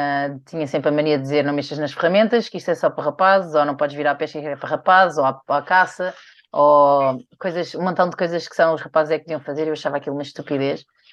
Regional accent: Algarve, Portugal; porque não só sou mulher, mas também sou do Algarve, também havia esse preconceito das pessoas do Sul

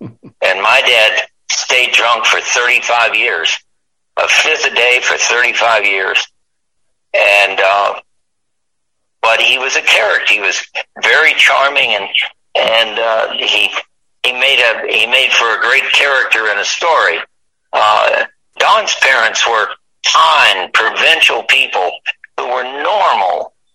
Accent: Bowling Green, Kentucky, United States; Maybe it's growing up in the South. You can't. My mother used to say, you can take the boy out of Bowling Green, but you can't take the Bowling Green out of the boy. And I'll always have a little of that in me.

